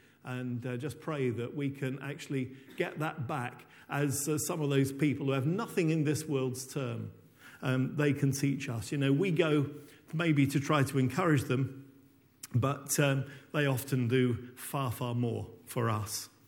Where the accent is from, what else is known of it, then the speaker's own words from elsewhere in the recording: East of England, United Kingdom; now in Kenya; I was born and brought up in East Anglia, so I don't do hot and sticky very well.